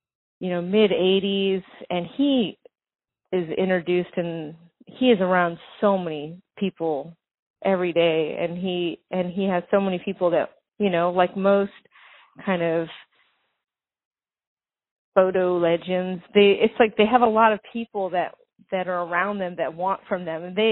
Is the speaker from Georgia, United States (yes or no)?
no; Santa Monica, California, United States; I grew up in Venice Beach in Santa Monica.